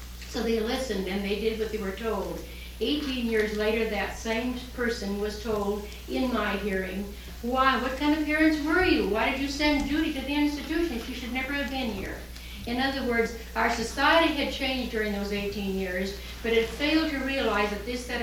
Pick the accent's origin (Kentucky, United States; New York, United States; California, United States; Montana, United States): Montana, United States; I come from Montana.